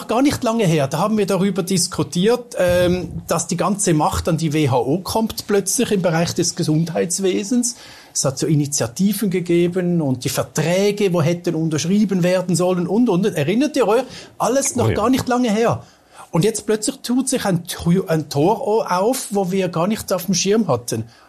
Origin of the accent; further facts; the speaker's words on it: Switzerland; Und vielleicht ist es auch richtig, wenn wir als Schweizer über dieses Thema doch mal intensiv diskutieren.